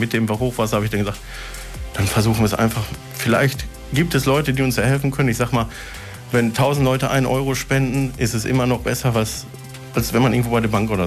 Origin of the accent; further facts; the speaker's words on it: Hagen, North Rhine-Westphalia, Germany; ich komme aus Hagen-Hohenlimburg